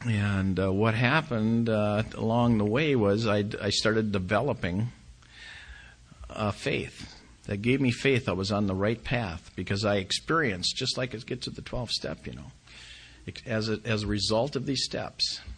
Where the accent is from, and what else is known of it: Two Harbors, Minnesota, United States; born or raised there